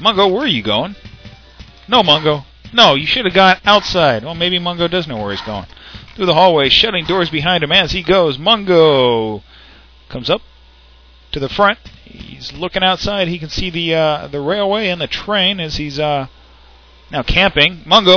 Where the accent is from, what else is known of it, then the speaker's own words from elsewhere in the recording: San Diego, California, United States; Glad to see you hanging out in SoCal, down in San Diego, my hometown, and listening to Urban Radio today.